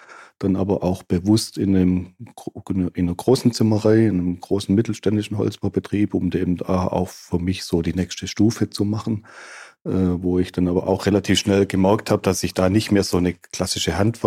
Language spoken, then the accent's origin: German; Bühlenhausen, Baden-Württemberg, Germany; In Bühlenhausen, kleines Dorf auf der Schwäbischen Alb in der Nähe von Blaubeuren.